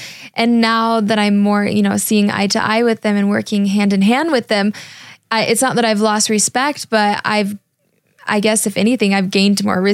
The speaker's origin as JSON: {"language": "English", "region": "Midwest", "country": "United States", "tie": "born or raised there", "said": "But I grew up in the Midwest and— The entrepreneurial scene isn't as strong there."}